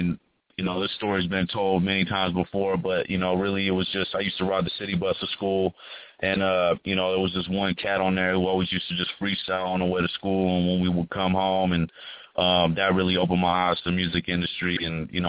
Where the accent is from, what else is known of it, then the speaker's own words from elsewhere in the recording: California, United States; Good. I'm from Marin County. It's in the Bay Area.